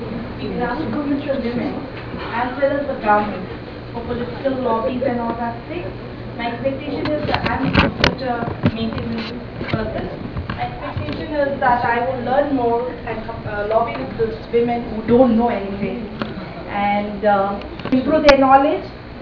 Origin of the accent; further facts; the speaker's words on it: India; Hello to everybody. I'm from India.